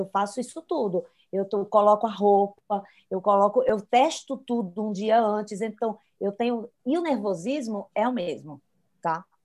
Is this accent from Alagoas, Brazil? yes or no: yes; Maceió, Alagoas, Brazil; Eu sou de Maceió, então a gente aguenta bem o calor, né?